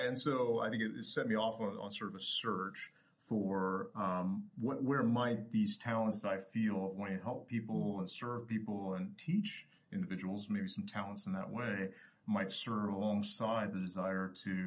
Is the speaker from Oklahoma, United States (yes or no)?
yes; Ponca City, Oklahoma, United States; I think I heard that many times when I was young growing up in First Baptist Church, Ponca City, Oklahoma.